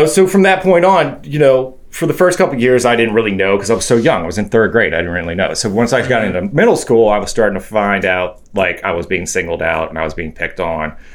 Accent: Ellicott City, Maryland, United States; Columbia. Ellicott City.

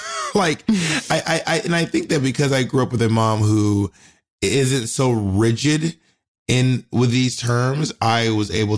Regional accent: Georgia, United States; And I'm from Clayton County, which is not one of the nicer suburbs. Let's put it that way.

